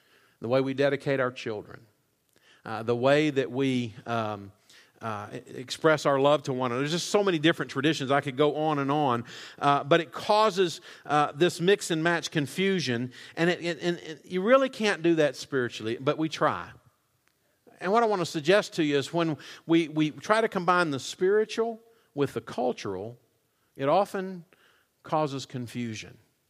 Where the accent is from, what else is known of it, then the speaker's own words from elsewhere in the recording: Weatherford, Texas, United States; I was born, raised in Weatherford, Texas, since I could remember.